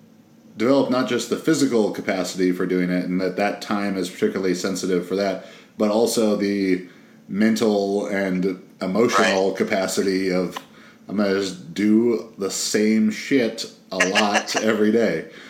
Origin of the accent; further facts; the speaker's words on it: California, United States; I was not exposed to really any manual labor growing up in Orange County